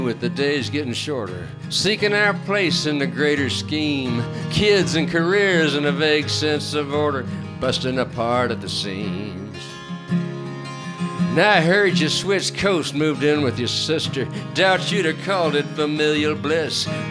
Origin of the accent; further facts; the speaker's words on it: Virginia, United States; I did most of my so-called growing up in Loudoun County.